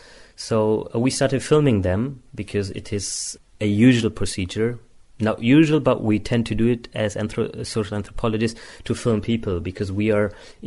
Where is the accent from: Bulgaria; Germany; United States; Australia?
Germany; I'm from Germany. I'm a social anthropologist. I studied in Heidelberg, and I studied here in London, social anthropology, ethnology, and educational science. Yeah, and I have been living in Germany for